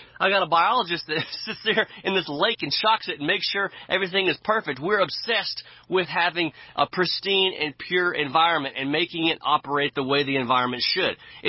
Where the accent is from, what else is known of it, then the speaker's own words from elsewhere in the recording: Mississippi, United States; even though he's from New England, I'm from Mississippi.